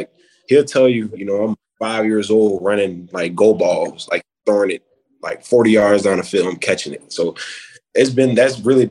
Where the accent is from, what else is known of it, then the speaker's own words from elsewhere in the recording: Wellington, Florida, United States; it's like right next to West Palm Beach, it's the same thing essentially. Yeah, I grew up there.